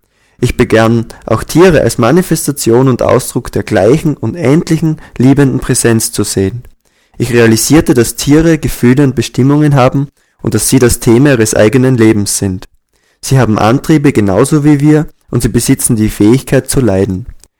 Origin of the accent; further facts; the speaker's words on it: Massachusetts, United States; moved away; Ich bin in Nordamerika geboren und aufgewachsen, in Massachusetts, und man hat mir beigebracht zu essen wie alle anderen.